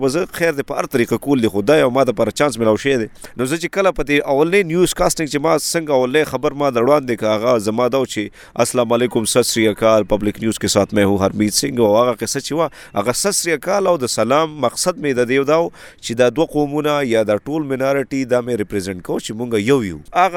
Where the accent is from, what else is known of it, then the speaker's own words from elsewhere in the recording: Pakistan; نو ما بالکل زه د پاکستان یم